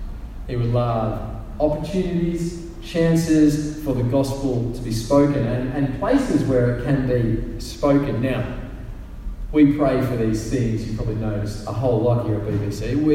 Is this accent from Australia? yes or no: yes; Albury, New South Wales, Australia; also born or lived in Sydney; I grew up in Albury. Albury is a lot like Bathurst. It's a regional city. I moved to Sydney, though, for a few years, and it was a bit of an adjustment for me.